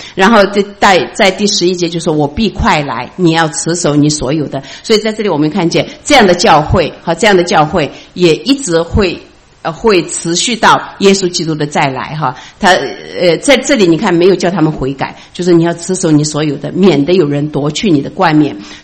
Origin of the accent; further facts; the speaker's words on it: China; 我们中国人之所以可以听到福音，也是因为这个弟兄会的运动